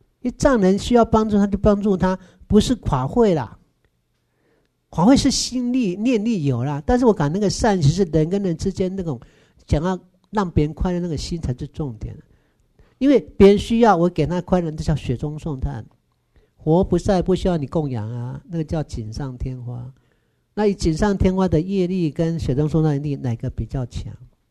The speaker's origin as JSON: {"language": "Chinese", "country": "Taiwan", "said": "你看我们台湾人布施心多强"}